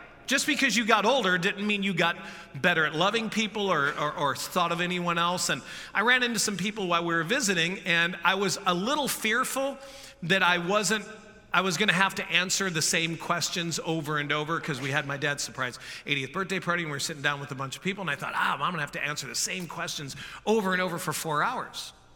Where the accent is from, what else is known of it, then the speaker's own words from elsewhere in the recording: St. Louis, Missouri, United States; we were just back in St. Louis visiting my hometown where I grew up, and that's where I fell in love for the first time.